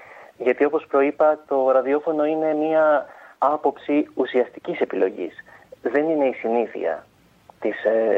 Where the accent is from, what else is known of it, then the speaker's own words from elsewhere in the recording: Greece; Είμαι Έλληνας, δεν μπορώ να αποκοπώ από τις ρίζες μου.